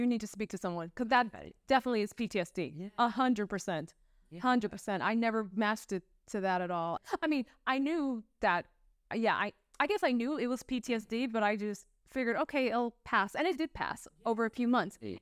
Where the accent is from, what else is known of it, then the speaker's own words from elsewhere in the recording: Los Angeles, California, United States; Because we're from the Los Angeles area and everyone's like, oh, there's so many guns in LA, you're gonna get killed.